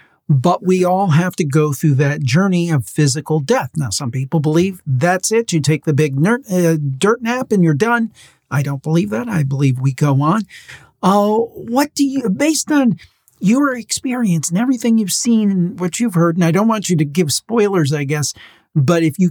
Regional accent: Cleveland, Ohio, United States; By the time this is out, you will have hit my hometown, Cleveland.

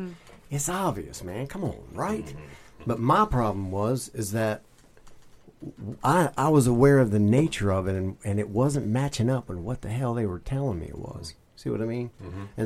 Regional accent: Southern US, United States; I am a Southern boy, and so I grew up in the Bible Belt

